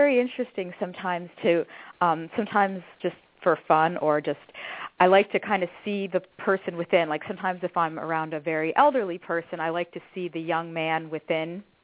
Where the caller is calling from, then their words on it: Los Angeles, California, United States; Okay, well, I am calling from Los Angeles, which is kind of the image capital of the, one of the image capitals of our nation